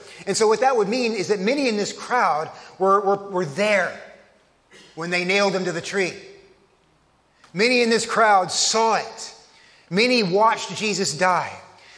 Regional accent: Texas, United States; I'm from Texas, I'll use the East Texan accent.

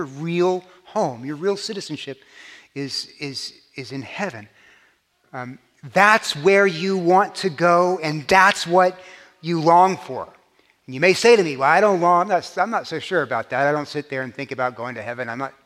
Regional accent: Texas, United States; now in New York, United States; I really didn't want to be a New Yorker. I wanted to be I'm a Texan. And here I am in New York, and so it hurt me, it pained me to get these things changed.

